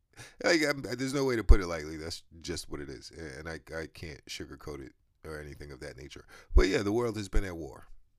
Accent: United States; Like I'm from America. I'm American.

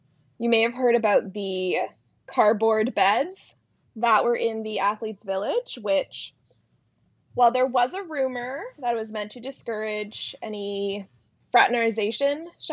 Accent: Canada; seeing like our Canadian women in the swimming was amazing

